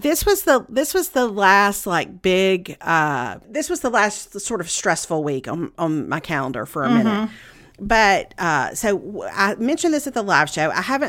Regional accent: Meridian, Mississippi, United States; And so I'd gone to Meridian, to my hometown, a couple of months ago.

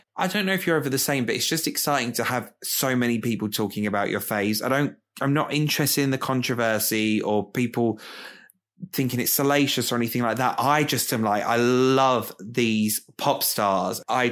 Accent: Romford, London, United Kingdom; especially growing up in Romford with older sisters and like over listening to her friends.

